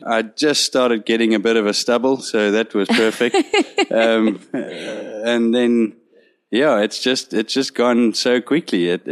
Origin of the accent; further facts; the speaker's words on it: South Africa; We've obviously had we arrived here as four South African guides, and we just kicked it off.